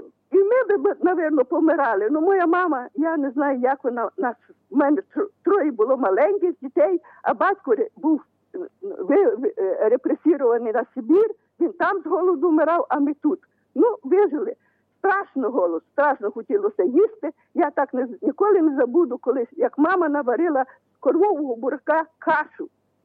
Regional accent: Khmelnytskyi Oblast, Ukraine; now in Rivne, Ukraine; Я сама з Хмельницької області, і живу то я зараз рівно, а я з Хмельницької області. І було мені тоді 3 роки. Батько мого репресували, так як він був поляк.

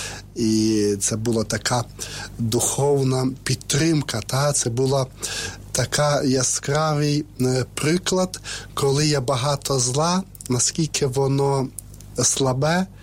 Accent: Lviv Oblast, Ukraine; now in Kyiv, Ukraine; З Львівщини.

